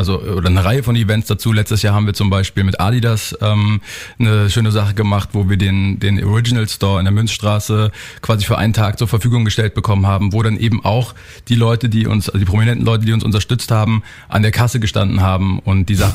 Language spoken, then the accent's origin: German; Berlin, Germany; Aus Berlin.